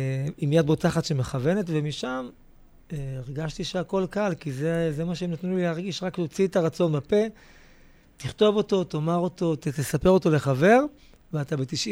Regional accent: Netivot, Southern District, Israel; נולדתי בנתיבות. ממש יליד באר שבע. נולדתי בנתיבות. שם גדלתי את רוב ימי, גם עכשיו אני גר במושב ליד, עם משפחתי המתוקה.

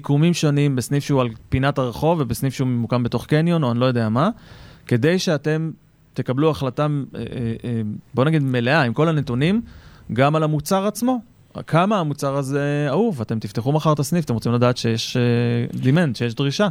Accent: Rishon LeZion, Central District, Israel; אני גדלתי בראשון לציון

